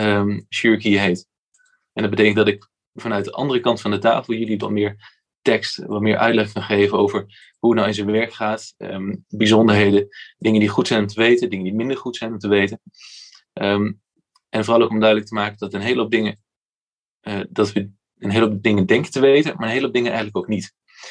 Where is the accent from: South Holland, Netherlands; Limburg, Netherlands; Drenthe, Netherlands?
Limburg, Netherlands; Maastricht; Ik ben opgegroeid in de Maastrichtse, heb daar mijn hele opleiding gedaan tot orthopeed.